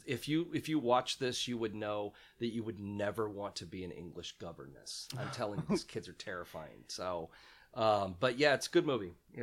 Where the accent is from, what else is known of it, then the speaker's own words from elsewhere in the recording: Illinois, United States; I grew up in Central Illinois, and the Champaign station used to have the early show every afternoon at 3 o'clock.